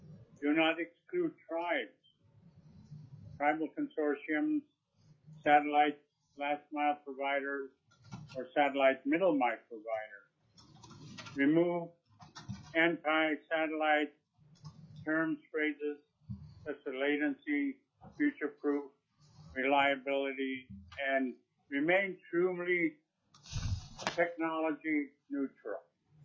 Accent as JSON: {"language": "English", "town": "Akiak", "region": "Alaska", "country": "United States", "said": "I'm from Akiak, Alaska, currently the chief of the community"}